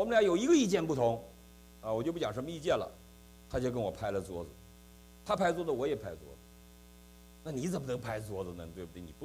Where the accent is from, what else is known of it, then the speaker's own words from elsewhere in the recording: China; 他是香港来的，我是大陆来的，他从小生在基督徒的家庭，我生在一个共产党员的家庭